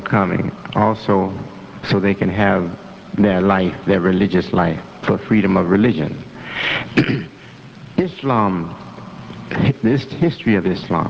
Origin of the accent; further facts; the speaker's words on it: Hamtramck, Michigan, United States; born there; I was born in a house on Yemen Street in what was called, and still is, I think, called Hamtramck, Michigan.